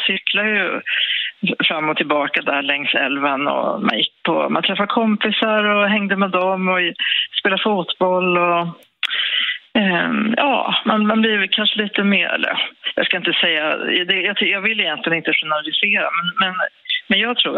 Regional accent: Osebol, Värmland, Sweden; det är platsen där jag växte upp. Så Osebol är ju för alltid en del av mig.

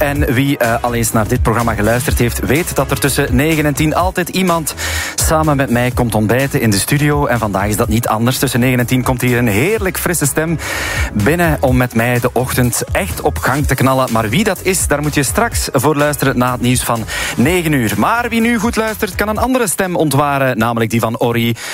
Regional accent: Belzele, Flanders, Belgium; Ik ben oorspronkelijk van Belzele. Dat is een paar dorpen verder.

